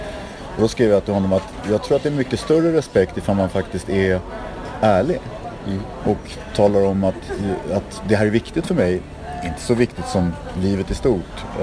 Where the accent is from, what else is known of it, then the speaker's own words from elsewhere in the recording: Stockholm, Stockholm County, Sweden; Och Västerort, där jag växte upp, i Blacken och Kristineberg och Vällingby, Hässelby och sådär